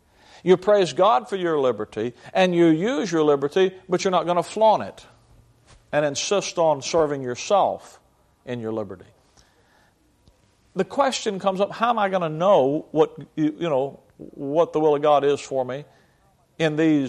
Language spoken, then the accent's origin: English; Alabama, United States; moved away as an adult; Down south, where I was raised, I mean, when I moved up to the Midwest, in 1979, I moved from Alabama to Chicago, Illinois.